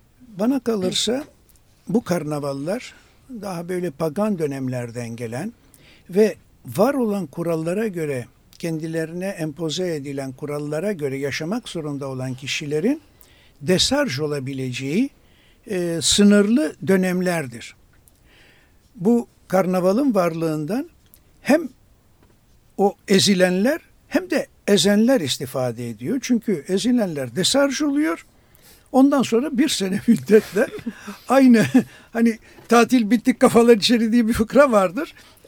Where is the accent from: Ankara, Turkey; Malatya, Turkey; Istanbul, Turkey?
Istanbul, Turkey; Ben Beyoğlu'luyum ama Tatavla'da çok böyle kulüpte özellikle çalışmalarım oldu.